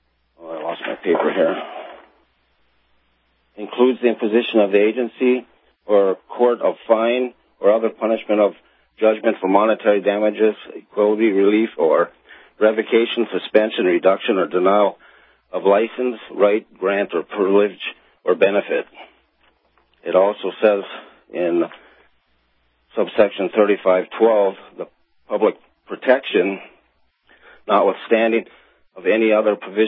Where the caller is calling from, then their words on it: Minnesota, United States; From Minnesota.